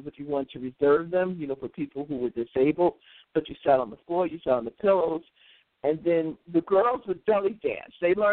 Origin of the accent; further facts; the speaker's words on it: United States; growing up in America as a Muslim